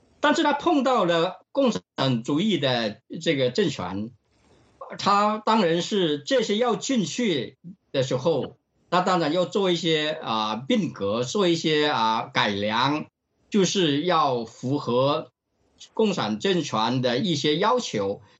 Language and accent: Chinese; Australia; 这个Murdoch 是我们澳大利亚人啊